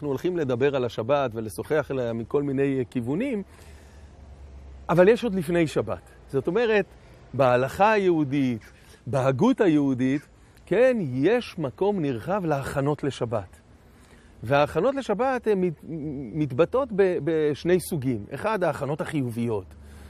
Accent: Tel Aviv, Tel Aviv District, Israel; גדלתי בתל אביב

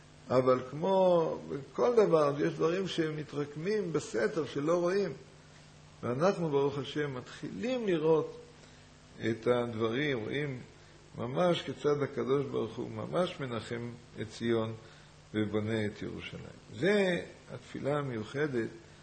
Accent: Jerusalem, Jerusalem District, Israel; לנו, אנחנו הירושלמים, נדמה לנו, נולדנו כאן, חיינו כאן. זה פשיטה.

